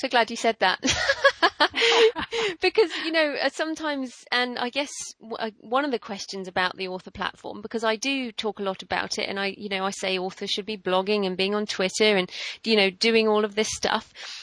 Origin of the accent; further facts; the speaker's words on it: United Kingdom; now in Australia; because I'm in Australia, obviously I'm British